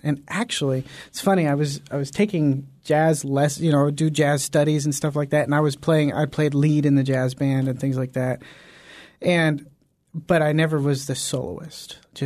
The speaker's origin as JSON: {"language": "English", "town": "Fresno", "region": "California", "country": "United States", "tie": "born or raised there", "said": "I grew up in Fresno, California, actually."}